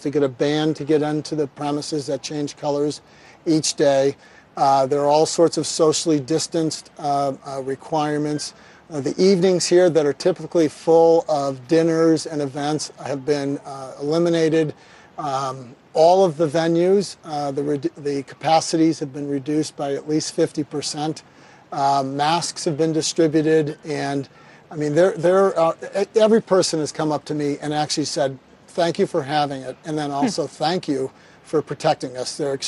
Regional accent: Kansas City, Missouri, United States; You asked about masks. I'm from Kansas City.

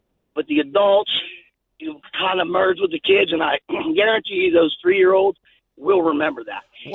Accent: Pittsburgh, Pennsylvania, United States; I'm from Pittsburgh. I know football.

